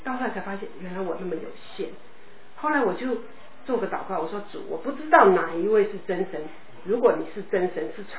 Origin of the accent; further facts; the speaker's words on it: Guangdong, China; also born or lived in Taiwan; 我是从小生在基督教的家庭里面，那台湾是我从台湾来，我是广东人，台湾来